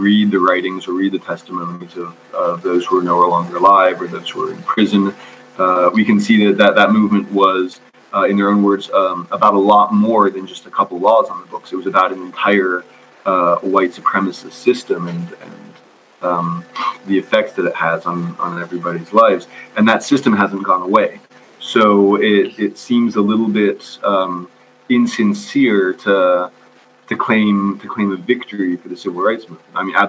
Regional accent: United States; I mean, I grew up white in the United States.

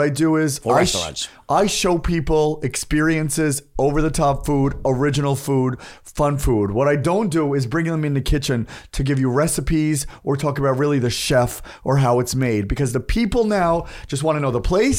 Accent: New York, United States; I'm a New Yorker.

